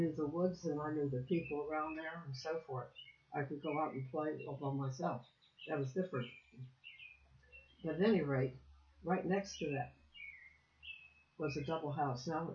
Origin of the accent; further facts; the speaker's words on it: Westmont, United States; Yes, I grew up in Westmont.